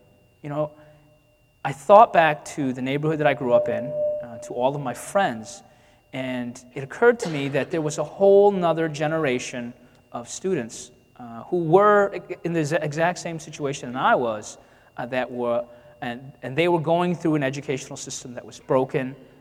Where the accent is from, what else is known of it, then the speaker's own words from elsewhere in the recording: Detroit, Michigan, United States; I grew up in Detroit, and that might be a surprise for you all. Or maybe not, right? I grew up in Detroit